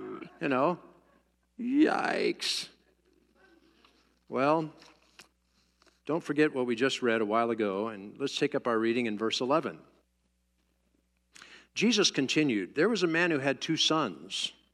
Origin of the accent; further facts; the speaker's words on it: Washington, District of Columbia, United States; also born or lived in Fort Worth, Texas; I was born in Fort Worth, Texas, and lived there a grand number of 4 years, 5 years actually, moved to Washington just before my sixth birthday, a couple of months.